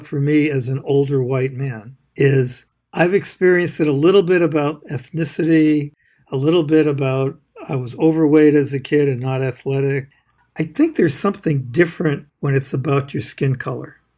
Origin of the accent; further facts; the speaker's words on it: Northeast, United States; the experience I had where I grew up in the Northeast, where they were mostly white